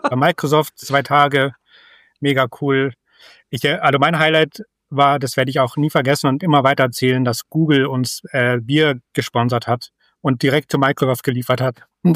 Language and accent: German; Munich, Bavaria, Germany; ist WordPress-Entwickler aus Bayern, meiner alten Heimat in München.